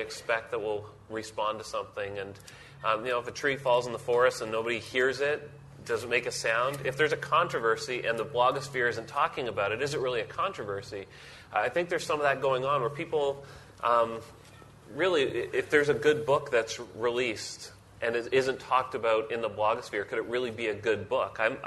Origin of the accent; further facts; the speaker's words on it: Canada; I do that. So, as a Canadian.